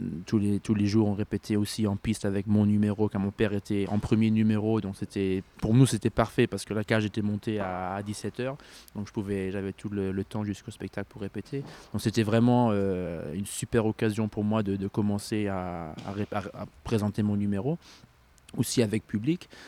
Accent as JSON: {"language": "French", "country": "France", "tie": "born or raised there", "said": "Et moi, bien sûr, j'ai grandi en France."}